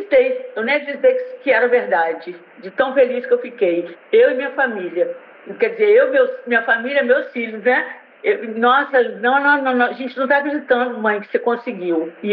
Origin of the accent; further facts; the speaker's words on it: Muqui, Espírito Santo, Brazil; tenho 66 anos, sou natural de Muqui, Espírito Santo, e sou produtora rural e aposentada.